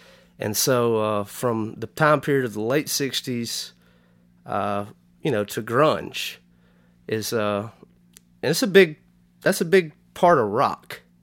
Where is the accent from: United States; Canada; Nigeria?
Canada; Growing up in Canada